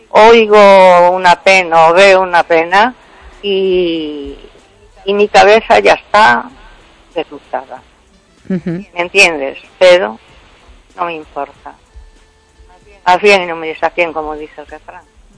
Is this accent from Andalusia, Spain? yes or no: no; Vigo, Galicia, Spain; la de Vigo, que tengo llamado